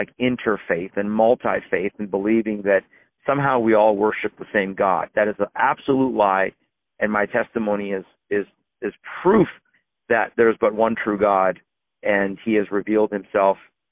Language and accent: English; Iran; moved away; I was born in Iran, born into a Muslim family. My mom's side was very devout, very fundamental. And we fled Iran